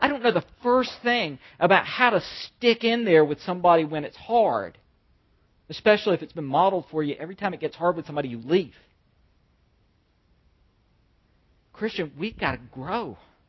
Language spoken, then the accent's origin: English; Ireland; I can't just chalk that up. I'm Irish. I can't do it.